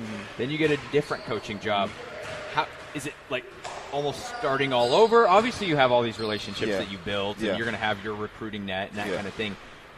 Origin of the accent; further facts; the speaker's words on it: Colorado, United States; I'm from Eastern Colorado, so small town USA. So yeah, for me, Greeley was like the big city.